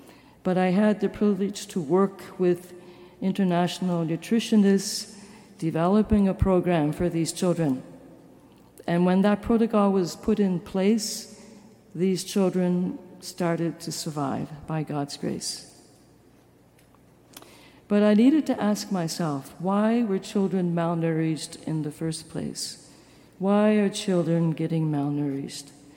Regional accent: Canada; now in Philadelphia, United States; I'm a Canadian and presently living in Philadelphia. I recently came back from West Africa after being on mission there for 30 years.

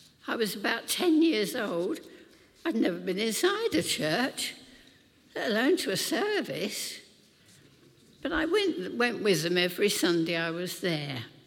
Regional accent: London, United Kingdom; born there; I was born in Walthamstow, London, and as was customary practice, I was christened at St John's Church in Stamford Hill.

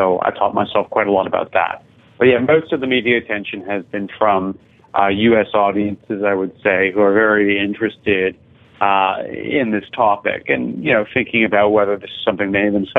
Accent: Canada; I'm originally from Canada.

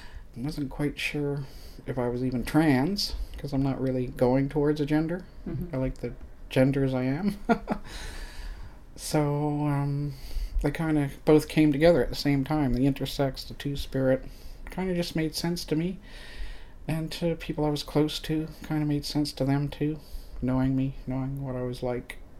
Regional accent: Nova Scotia, Canada; now in Toronto, Canada; But I wasn't really thriving where I was growing up in Cape Breton.

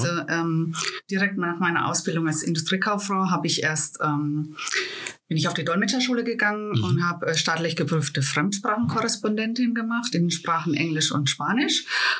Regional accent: Wertheim, Baden-Württemberg, Germany; moved away as an adult; also born or lived in Würzburg; ich bin in Wertheim geboren und aufgewachsen und habe da bis 2008 gelebt. Ich war zwischendurch mal 2 Jahre in Würzburg und 1 Jahr in den USA, aber im Prinzip bis 2008 in Wertheim.

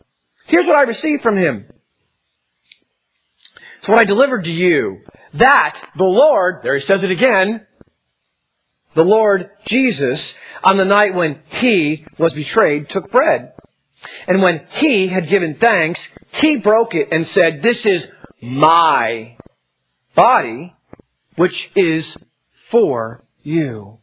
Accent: New Jersey, United States; And I make faces a lot. I'm from New Jersey. We'll blame it on that.

